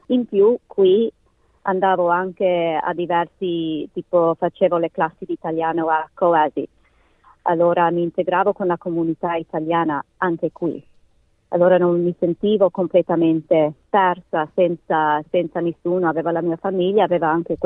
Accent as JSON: {"language": "Italian", "country": "Australia", "tie": "born or raised there", "said": "io sono nata qui ma i miei genitori sono nati in Italia. Anche per me, sono andata a scuola qui, ho fatto le amicizie, ma mi sentivo sempre italiana e non australiana. Qualche volta mi sentivo come se vivevo tra due mondi."}